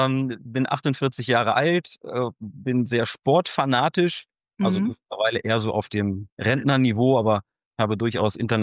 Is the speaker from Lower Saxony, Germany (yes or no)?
yes; Evessen, Lower Saxony, Germany; also born or lived in Florida, United States; für 5 Jahre in Florida und zurück in Deutschland, was immer meine Heimat war, der schöne Ort Evesen am Elm.